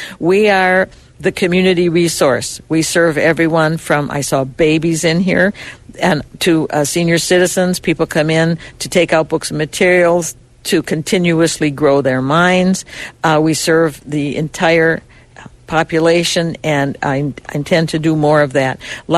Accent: Detroit, Michigan, United States; I am from Detroit, and I'm just drinking the water out of Lake Erie in another part of the lake, so I'm very happy to be

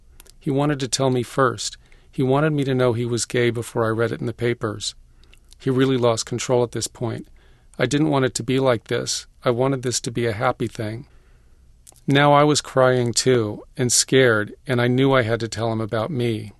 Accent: Alameda, California, United States; but growing up in Alameda, so close to San Francisco in the late 60s, had a freeing influence.

